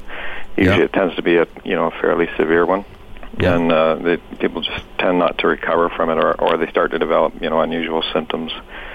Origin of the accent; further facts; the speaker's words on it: London, Ontario, Canada; it kind of ties into my own story as a young man growing up in London, Ontario.